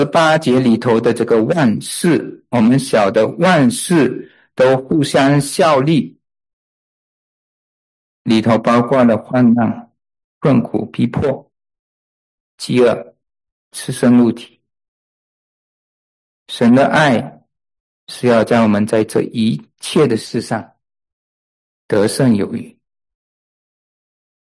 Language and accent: Chinese; Malaysia; 我小的时候在马来西亚的时候读了一本她的传记